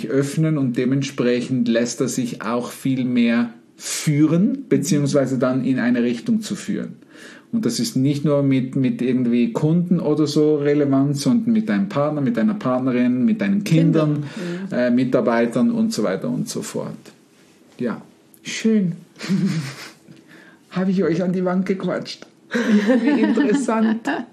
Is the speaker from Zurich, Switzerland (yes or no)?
yes; Winterthur, Zurich, Switzerland; Und da gab's per Zufall jemand, der auch von Winterthur, wo ich aufgewachsen bin, kommt.